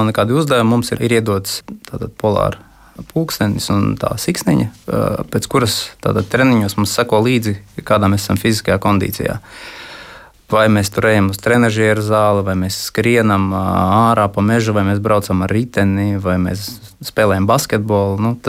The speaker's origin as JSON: {"language": "Latvian", "town": "Līvāni", "region": "Latgale", "country": "Latvia", "said": "Bet tā kā es nāku no Līvāniem"}